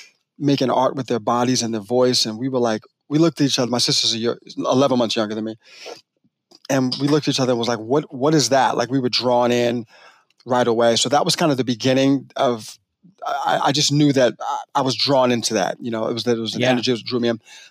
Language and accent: English; Boston, Massachusetts, United States; now in California, United States; Like I was 8 years old, grew up in Boston, Massachusetts. That's my hometown. I'm living in California now